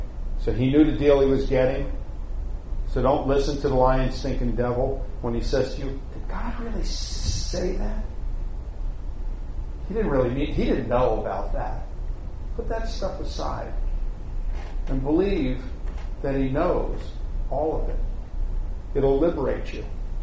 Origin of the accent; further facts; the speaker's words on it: New York City, New York, United States; I grew up in New York City.